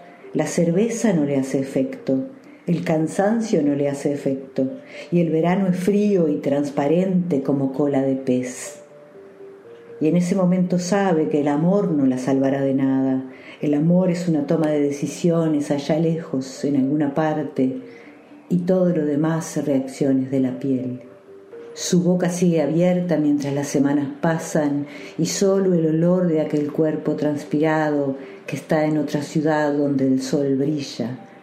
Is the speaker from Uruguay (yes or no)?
yes; Uruguay; uruguaya, un poco sueca también.